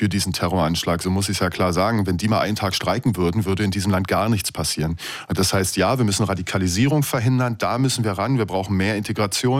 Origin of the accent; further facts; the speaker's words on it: Eberswalde, Brandenburg, Germany; Und ich kenne zum Beispiel jetzt in meiner Heimatstadt in Eberswalde, eine Apotheke musste schließen